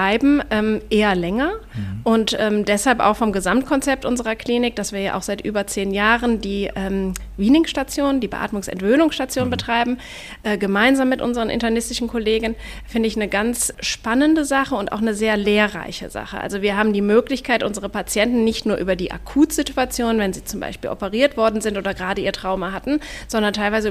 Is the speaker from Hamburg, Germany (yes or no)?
no; Aachen, North Rhine-Westphalia, Germany; Ich bin ganz früh in meinem Leben nach Aachen gekommen. Ich bin gebürtige Aachenerin. Ich bin im Luisenhospital damals geboren.